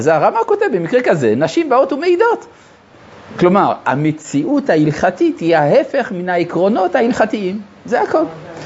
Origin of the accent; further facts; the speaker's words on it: France; אני גדלתי במדינה שבה על כל המוסדות הרשמיים, כולל בתי ספר, היו כתובות שלושת המילים האלה. חירות, שוויון ואחווה.